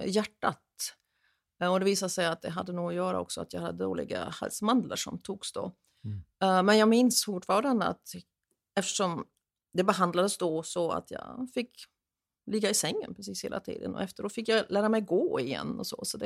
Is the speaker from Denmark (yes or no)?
no; North Rhine-Westphalia, Germany; now in Sweden; Jag växte upp i Tyskland i en småstad, hade då ungefär 20 000 invånare.